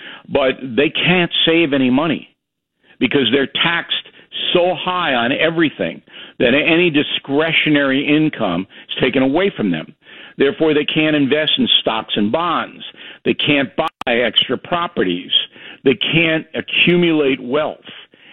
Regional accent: Levittown, New York, United States; also born or lived in Manhattan; I was born in Manhattan, up in Columbia Presbyterian, raised on Long Island at Levittown. And my parents didn't have any money.

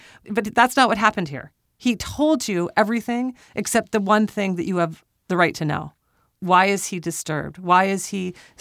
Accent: Portland, Oregon, United States; We're recording here in Portland, Oregon, in my hometown

